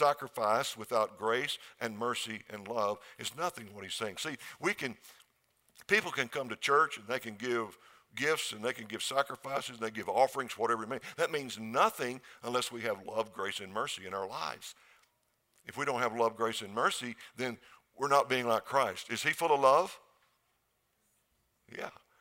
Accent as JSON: {"language": "English", "town": "Seminole", "region": "Texas", "country": "United States", "tie": "born or raised there", "said": "Well, I was really from West Texas, Seminole, way out on the high plains near Lubbock, and that's where I grew up."}